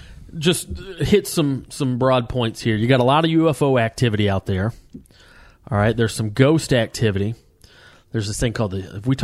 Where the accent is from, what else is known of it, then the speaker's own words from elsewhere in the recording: Georgia, United States; now in Southern California, United States; growing up in the South, we had a ton of mountains in North Georgia, but they were all covered with trees.